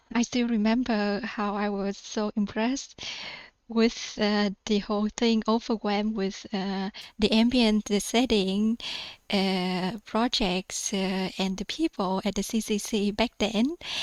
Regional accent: Vietnam; I was born and raised in Vietnam.

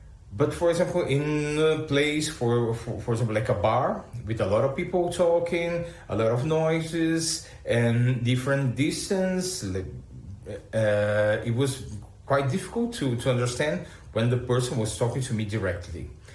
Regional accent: Brazil; English is a second language; now in Berlin, Germany; I came from Brazil, and I have a medium hearing loss, and also living in Berlin

